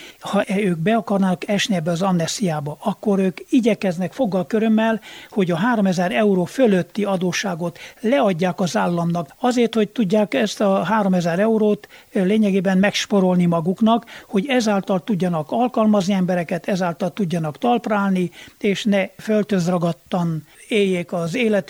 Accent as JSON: {"language": "Hungarian", "town": "Gurghiu", "region": "Mureș County", "country": "Romania", "tie": "born or raised there", "said": "Görgényben, az én szülőfalumban ütötte fel a tanyáját"}